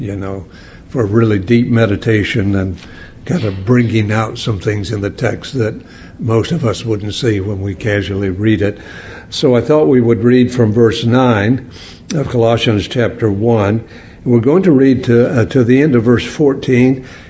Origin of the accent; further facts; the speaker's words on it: West Virginia, United States; And after my studies at Emmaus, I went back to my home state of West Virginia and lived there for a year and worked with a little assembly.